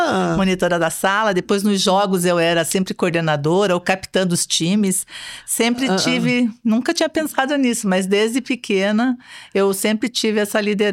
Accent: Curitiba, Paraná, Brazil; born there; Eu sou nascida em Curitiba, mas a minha mãe é do norte do Paraná, de Joaquim Távora. E o meu pai é de uma cidadezinha chamada Porto Amazonas.

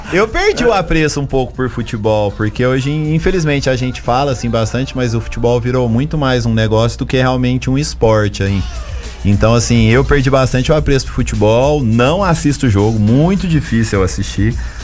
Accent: São Paulo, Brazil; eu sou de São Paulo, minha família, por parte do meu pai, que é de São Paulo, eu, minha irmã, meu pai, a gente é nascido lá em São Paulo

